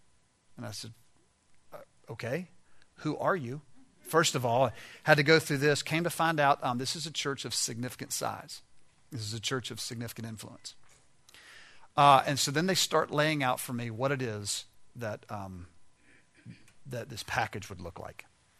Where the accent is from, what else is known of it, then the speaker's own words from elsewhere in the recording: the South, United States; We're both born and raised in the South, and so, you know, once it gets below 60, it's bad news for us.